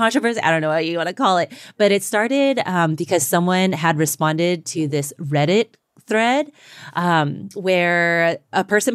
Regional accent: the South, United States; okay, I'm Chinese American, you know, but also I grew up in the South. So there's a lot of Southern hospitality

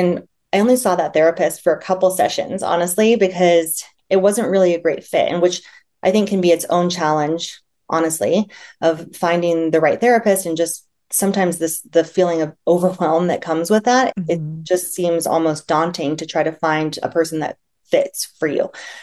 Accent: Midwest, United States; I grew up in the Midwest in a blue collar area

